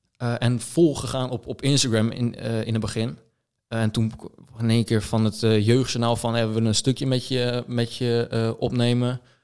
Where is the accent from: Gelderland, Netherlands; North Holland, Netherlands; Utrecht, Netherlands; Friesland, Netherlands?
Utrecht, Netherlands; Vleuten; Ik ben 19 jaar. Ik kom uit Vleuten. Dat is ook in Utrecht. Dat is lekker dichtbij.